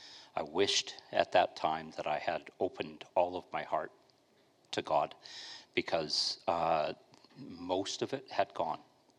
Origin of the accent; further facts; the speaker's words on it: Duncan, British Columbia, Canada; As a teenager, I grew up in Duncan.